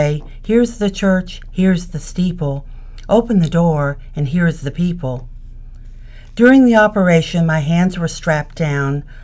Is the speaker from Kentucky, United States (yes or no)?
yes; Kentucky, United States; moved away as an adult; now in New Haven, United States; I grew up in Kentucky, spending a lot of time in the country with my grandparents, my parents. And when I came to New Haven over 40 years ago, I tried to hide my identity, my accent.